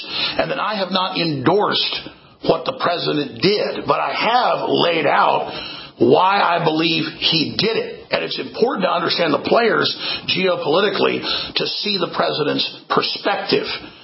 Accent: Texas, United States; I love it as a Texan.

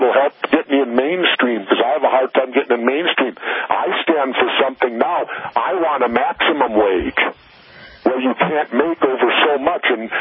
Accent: United States; I, as an American, as a veteran, am embarrassed

